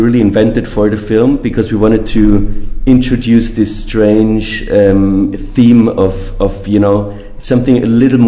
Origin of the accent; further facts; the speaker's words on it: Austria; now in Argentina; Well, I think I grew up in Austria, and when I first moved to Buenos Aires